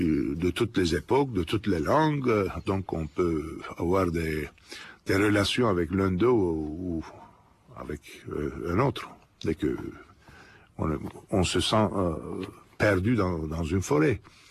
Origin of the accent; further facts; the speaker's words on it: Turkey; les manuscrits étaient très importants chez nous en Turquie